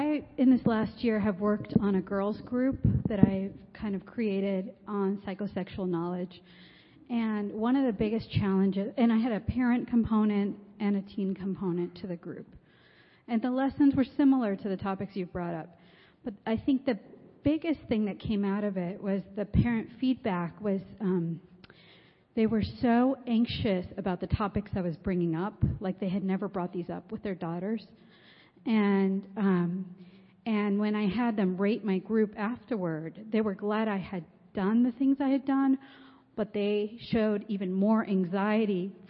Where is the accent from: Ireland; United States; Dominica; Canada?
United States; Denver, Colorado; I'm from Denver.